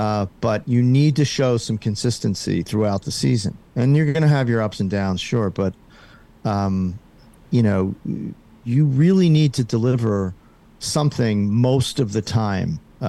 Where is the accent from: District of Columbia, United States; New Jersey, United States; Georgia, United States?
New Jersey, United States; Haddonfield; before my parents moved everybody over to South Jersey. So I grew up in Haddonfield